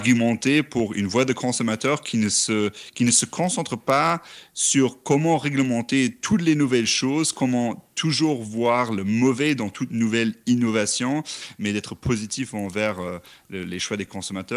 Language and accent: French; Luxembourg; je suis d'origine du Grand-Duché de Luxembourg. Donc, c'est un tout petit pays au sein de l'Europe de l'Ouest.